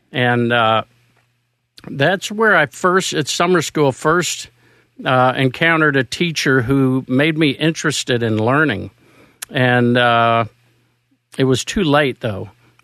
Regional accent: Houston, Texas, United States; also born or lived in New Jersey; Houston. I was born in New Jersey, but my mom's Mobile, Alabama. My dad's from East Texas.

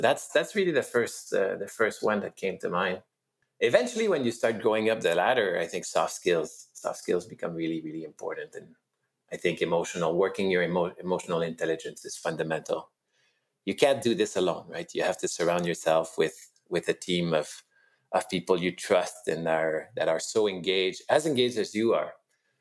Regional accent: Montreal, Quebec, Canada; Oh, pretty much grew up in Montreal all my life. Grew up in the eastern townships in the remote areas

